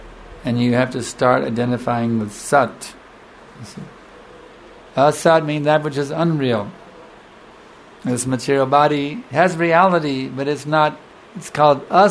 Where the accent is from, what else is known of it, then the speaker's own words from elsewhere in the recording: India; born there; because I was born in India, therefore India is a holy place, because I was born there.